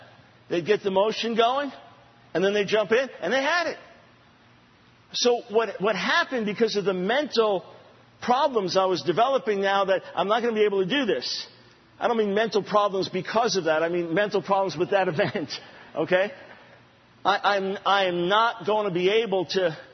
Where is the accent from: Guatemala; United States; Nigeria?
United States; New York; also born or lived in Manhattan, New York City; I was born in Manhattan, New York City, and then our family moved to Long Island right before I turned 7.